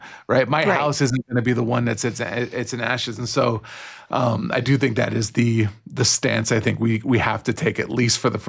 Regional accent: California, United States; Because the reality is I, as a Californian, who has a good job and makes good money, am going to be the least harmed by a Trump presidency as it stands right now.

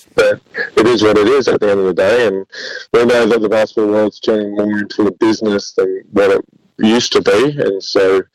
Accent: Australia; As an Australian in the NBL, you can have nights off

